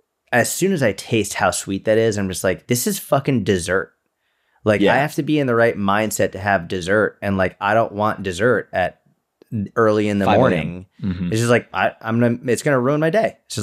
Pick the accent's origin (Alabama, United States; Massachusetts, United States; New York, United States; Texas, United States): Massachusetts, United States; Boston; And I think it's just because that's what I was brought up with. Growing up in Boston, like, Dunkin' Donuts is everywhere.